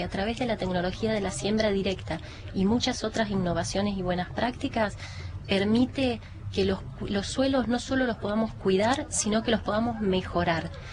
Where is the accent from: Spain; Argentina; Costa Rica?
Argentina; somos todos los argentinos